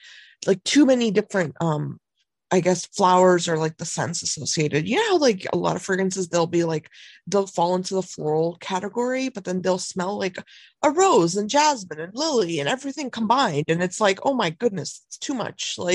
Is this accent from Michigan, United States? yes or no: yes; Lansing, Michigan, United States; growing up, I grew up in Lansing, you know, around the area.